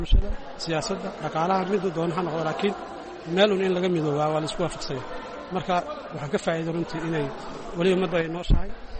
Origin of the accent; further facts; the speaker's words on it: Mogadishu, Banaadir, Somalia; waxaan ka socdaa muqdisho